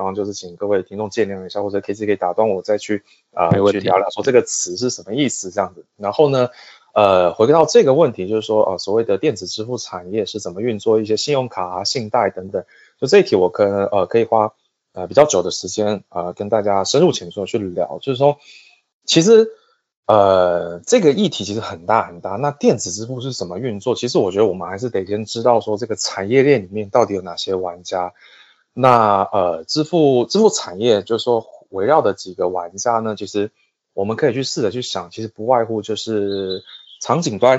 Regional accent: Taichung, Taiwan; moved away as an adult; now in Shanghai, China; 我是台湾人，台中人，然后今年大概今年35岁，然后呢我在上海发展了差不多7年左右，然后整个 career 前3年在台湾，然后后面7年在上海工作。

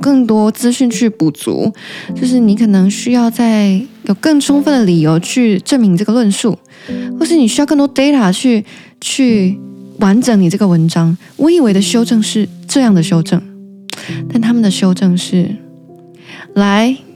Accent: Taiwan; 对我来说英文也不是我母语，但在台湾英文也是一堂必修课嘛

